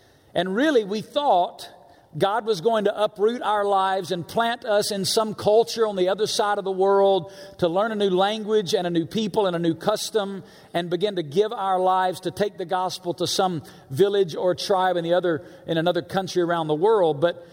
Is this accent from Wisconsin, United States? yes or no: no; Alabama, United States; I'm from Alabama originally. If you're from Alabama, you don't go to Las Vegas.